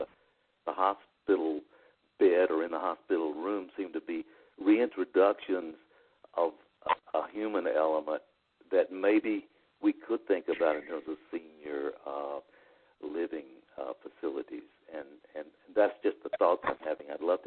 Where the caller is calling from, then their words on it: Arizona, United States; I'm calling from Arizona